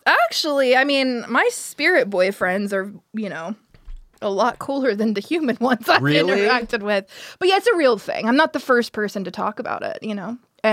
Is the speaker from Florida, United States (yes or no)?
yes; Pensacola, Florida, United States; Pensacola, Florida.